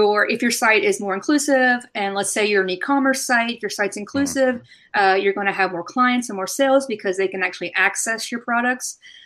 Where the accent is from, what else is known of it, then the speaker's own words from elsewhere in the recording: Alabama, United States; And I grew up in Alabama with Winn-Dixie's.